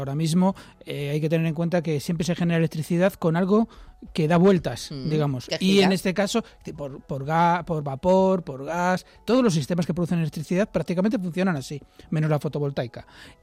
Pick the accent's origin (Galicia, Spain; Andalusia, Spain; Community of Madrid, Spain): Community of Madrid, Spain; cuando salimos los que somos de la Comunidad de Madrid fuera